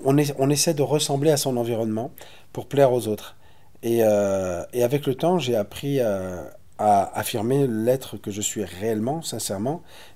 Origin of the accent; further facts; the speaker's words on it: Saint-Étienne, Auvergne-Rhône-Alpes, France; moi, je suis né à Saint-Étienne et que ma culture, elle est vraiment stéphanoise. Voilà, j'ai vécu dans un quartier très animé de la banlieue de Saint-Étienne. C'est à la fois ça, mes origines. Et l'origine de mes parents qui sont des immigrés algériens.